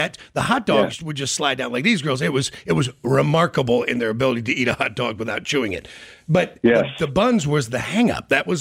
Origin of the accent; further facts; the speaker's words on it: Kansas City, Missouri, United States; I was like, we're from Kansas City. We're from Kansas City.